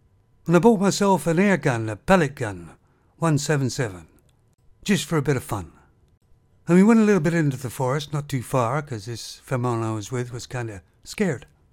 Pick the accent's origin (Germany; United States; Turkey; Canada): Canada; also born or lived in England; I was born in Canada and grew up there a lot of the time. But I also lived in the UK, England.